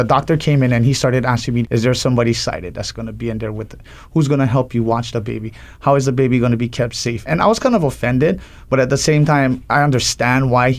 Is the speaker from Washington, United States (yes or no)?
no; Hawaii, United States; I grew up on the Big Island, second child of six. I have two younger brothers, also blind.